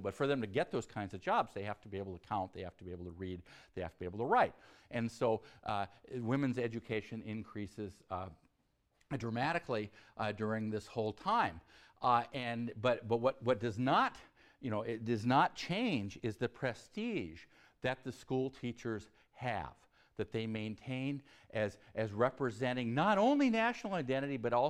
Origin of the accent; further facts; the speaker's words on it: Oregon, United States; or from Oregon, where I'm from Eastern Oregon, or from Wyoming